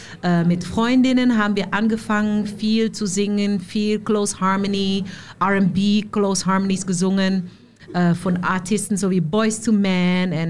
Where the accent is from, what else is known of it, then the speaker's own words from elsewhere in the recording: Amsterdam, North Holland, Netherlands; German is a second language; moved away as an adult; now in Germany; Ich komme aus Amsterdam, geboren und aufgewachsen in den Niederlanden. Wohne schon seit 2015 in Deutschland